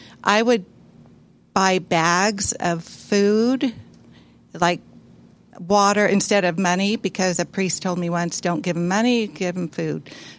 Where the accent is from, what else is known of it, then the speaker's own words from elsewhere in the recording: Sacramento, California, United States; Oh, it's my first day here. But I'm from Sacramento, and I had a lot of homeless people come to my door.